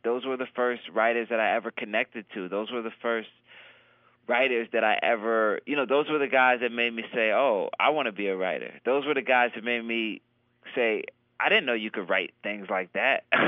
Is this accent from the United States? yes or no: yes; Philadelphia, Pennsylvania, United States; You know, everyone I grew up with in Philly, we had what we call hip-hop Tourette's.